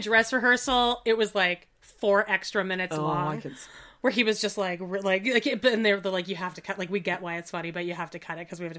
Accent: Canada; I am Canadian

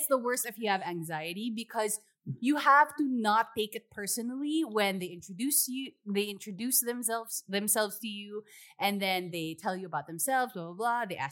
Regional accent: Philippines; I'm from the Philippines. I have a podcast.

